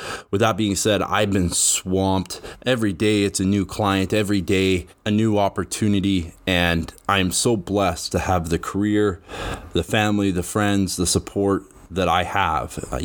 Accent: Medicine Hat, Alberta, Canada; I was taking on new clients here in my hometown, and I was struggling.

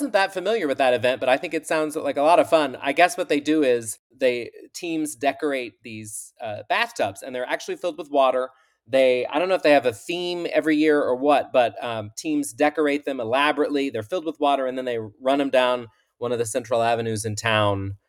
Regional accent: Arkansas, United States; I am delighted we picked one from Arkansas, my home state.

